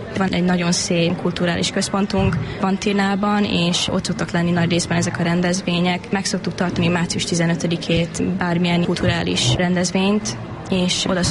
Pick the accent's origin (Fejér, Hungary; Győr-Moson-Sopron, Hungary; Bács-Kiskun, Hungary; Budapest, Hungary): Fejér, Hungary; Székesfehérvár; moved away; Az elmúlt 7,5 évben kint élek, Székesfehérváron nőttem fel. A szüleim mindig is világot akartak látni, és szerették volna azt, hogy mi is több nyelven beszéljünk. 2017 környékén eldöntöttük azt, hogy megpróbáljuk és kiköltözünk, és azóta kint is vagyunk.